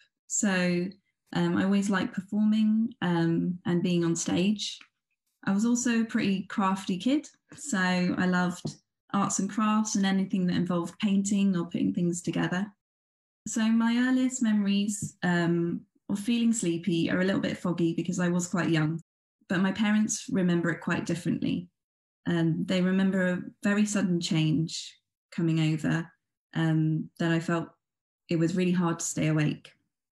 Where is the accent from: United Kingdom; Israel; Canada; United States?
United Kingdom; London; So I was born and raised in London, in England.